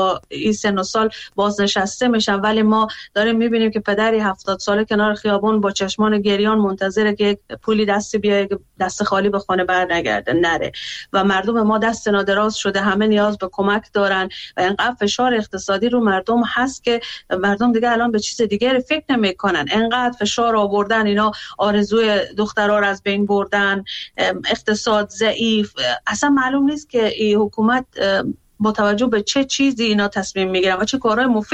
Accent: Afghanistan; من به عنوان یک افغانستانی دلم برای کشورم میسوزه،

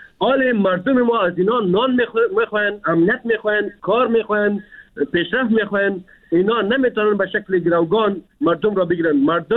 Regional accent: Afghanistan; ما افغان هستیم، ما مسلمان هستیم

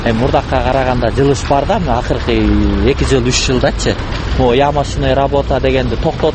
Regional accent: Naryn Region, Kyrgyzstan; born there; мен туулган айылым мисалы Ак Талаада жолдордун акыбалы аябай эле начар.

